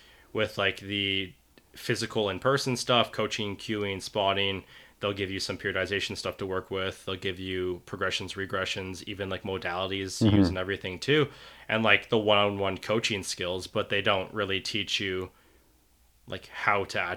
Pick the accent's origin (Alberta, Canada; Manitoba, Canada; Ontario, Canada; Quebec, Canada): Alberta, Canada; Spruce Grove; I grew up in Spruce.